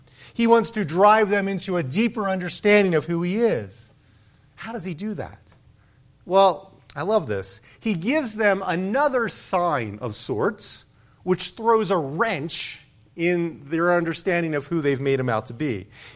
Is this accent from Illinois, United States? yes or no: no; Maryland, United States; Now, I don't really know donkeys. I'm from Maryland. If we want to see animals, we have to go to the zoo.